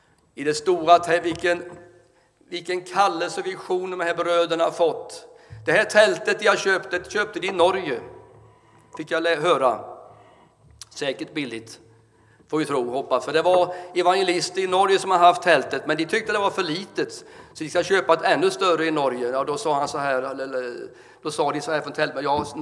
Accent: Ullared, Halland County, Sweden; born there; att de fick stanna i Ullared och gå in på distriktsläkarmottagningen där, och där föddes jag.

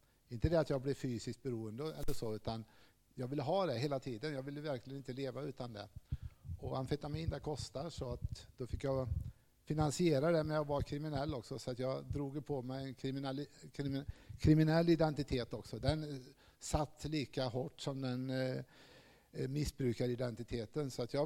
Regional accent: Falköping, Västra Götaland County, Sweden; Jag växte upp i Falköping, gjorde jag, med en pappa som var alkoholist.

